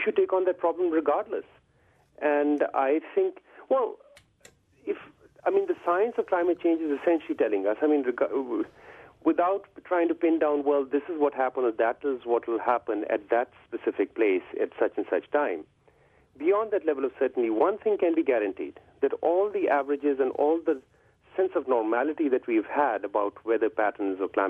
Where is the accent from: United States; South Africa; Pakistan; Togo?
Pakistan; English is a second language; I'm a Pakistani, but I'll tell you that a lot of that rhetoric is misinformed